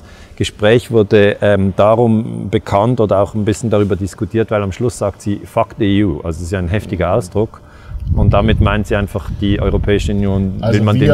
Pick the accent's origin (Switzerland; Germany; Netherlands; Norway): Switzerland; wie die Schweiz, mein Heimatland